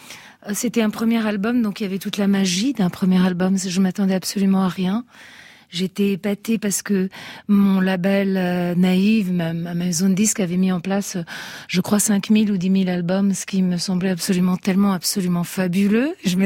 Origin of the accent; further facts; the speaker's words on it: Italy; born there; Moi, je suis née en Italie, mais j'ai beaucoup été élevée par ma grand-mère, qui était française. Donc déjà, j'ai eu la langue française comme dans mon cœur et dans mon oreille, vraiment d'enfant tout petit.